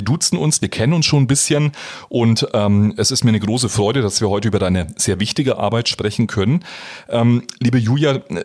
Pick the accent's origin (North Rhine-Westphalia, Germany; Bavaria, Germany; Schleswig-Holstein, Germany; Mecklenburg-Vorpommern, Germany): Bavaria, Germany; born there; als gebürtiger Franke